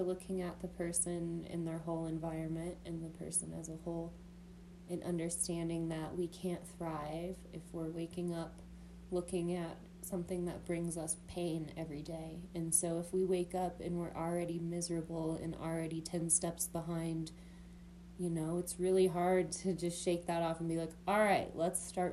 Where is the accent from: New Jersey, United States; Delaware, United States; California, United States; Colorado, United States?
Colorado, United States; Tabernash; So I grew up in Grand County, Colorado, Tabernash specifically, and my family was very prominent here